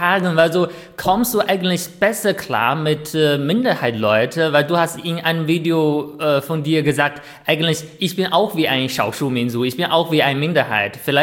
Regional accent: northern China, China; first language Mandarin; German is a second language; ich aus Nordchina komme, weil so wir haben zwar auch unser Dialekt, das ist aber eher wie ein Akzent, finde ich so. Wir sprechen trotzdem Mandarin, die Betonung ist einfach anders

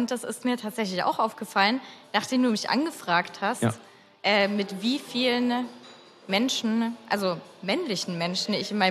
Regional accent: Lindenberg im Allgäu, Bavaria, Germany; Ich komme ursprünglich aus Lindenberg im Allgäu. Ich sage immer, dass ich aus Lindau komme, weil das so die nächstgrößere Stadt ist.

